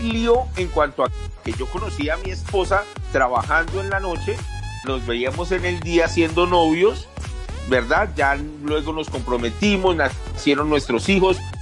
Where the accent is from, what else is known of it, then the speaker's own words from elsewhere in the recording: Bogotá, Bogotá Capital District, Colombia; yo soy de Bogotá, soy un periodista apasionado con lo que hago, tengo 43 años